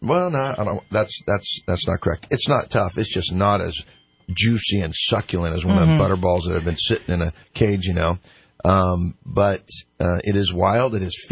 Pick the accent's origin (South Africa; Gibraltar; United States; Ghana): United States; Cottonwood, California; Well, so I grew up in Cottonwood and in a hunting family. And when I say a hunting family, I mean every weekend, every Friday night, we ran a hound dogs throughout southern Shasta and northern Tama County.